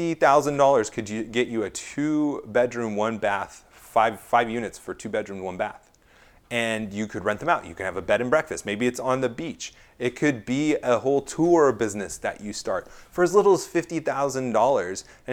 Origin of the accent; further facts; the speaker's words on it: California, United States; now in Hawaii, United States; I'm coming from California and live in Hawaii.